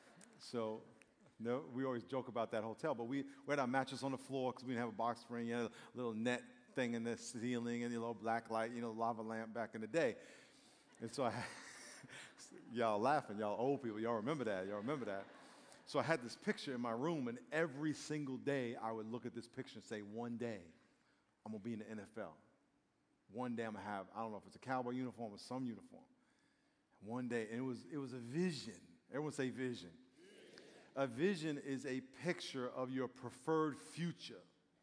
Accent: New York, United States; I grew up in New York

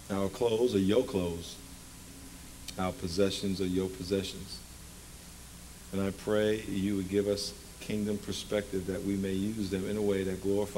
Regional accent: New York, United States; Oh, I grew up in New York.

